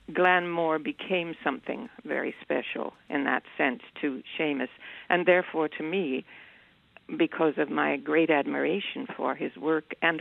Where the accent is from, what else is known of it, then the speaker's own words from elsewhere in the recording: Canada; Though first I must say that I'm Canadian. I speak from Canada.